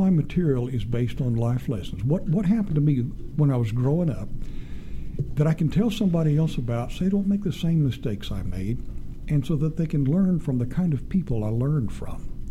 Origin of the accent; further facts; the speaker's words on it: Texas, United States; Well, I grew up in West Texas, and I grew up at the feet of storytellers.